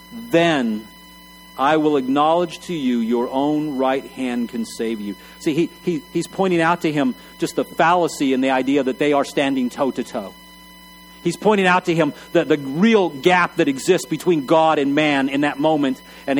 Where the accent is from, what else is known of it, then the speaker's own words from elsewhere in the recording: Texas, United States; Now, I grew up in Texas.